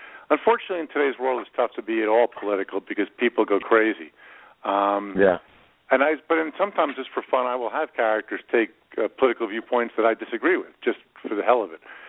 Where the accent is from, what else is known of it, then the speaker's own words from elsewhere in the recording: New Jersey, United States; I compare it to driving from my hometown of New Jersey out to Seattle or L.A., out to L.A.